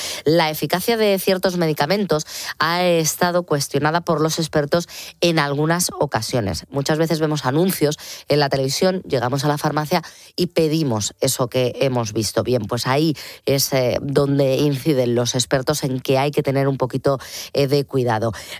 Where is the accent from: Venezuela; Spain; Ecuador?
Spain; Berrioplano, Navarre; Me voy a quedar en mi pueblo, en Berrioplano, en Pamplona.